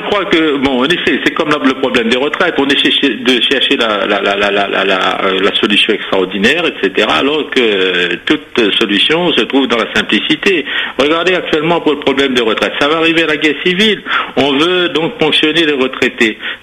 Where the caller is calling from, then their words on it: Saint-Leu, Réunion, France; J'appelle, je suis de Saint-Leu, hein.